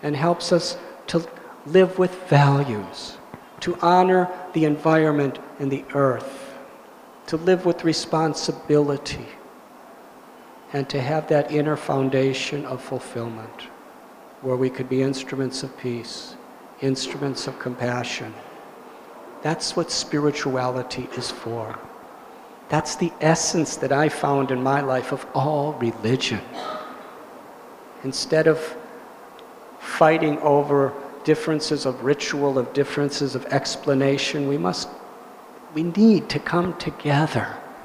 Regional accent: United States; I'm from America. I grew up as a teenager in the 1960s, along with my dear friend Gary.

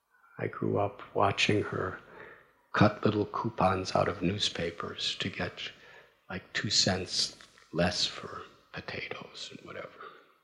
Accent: Chicago, Illinois, United States; born there; From my early childhood, I was born in 1950 in Chicago.

